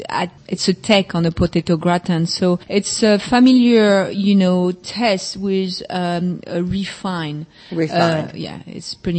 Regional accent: Brittany, France; Growing up in Brittany

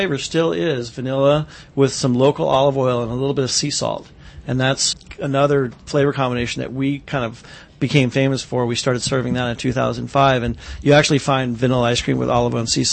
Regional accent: East Coast, United States; I grew up on the East Coast with Mr. Softy and Carvel and things

